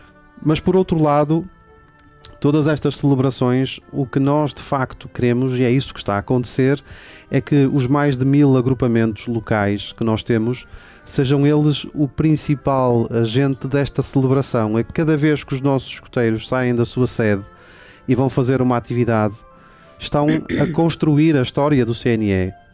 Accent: Famalicão, Braga, Portugal; eu sou de Famalicão, mas estou aqui vosso vizinho, que volto a Braga.

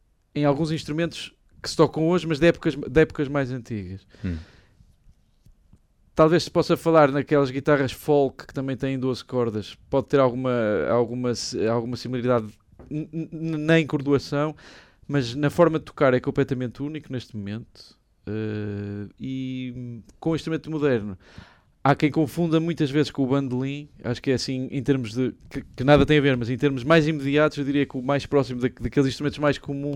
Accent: Porto, Norte, Portugal; born there; nasci no Porto, tenho 42 anos e sou músico.

